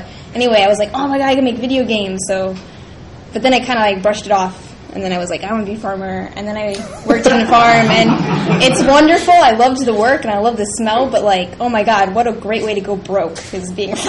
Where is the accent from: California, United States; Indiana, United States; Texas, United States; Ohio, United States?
Ohio, United States; and I'm from Ohio, so there was, like, you know, it was like there was a lot of schools.